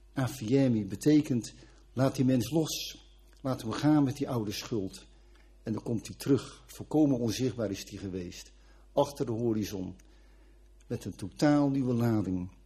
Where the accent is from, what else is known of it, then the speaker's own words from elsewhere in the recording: Katwijk, South Holland, Netherlands; ik kom uit Katwijk, dat herken ik wel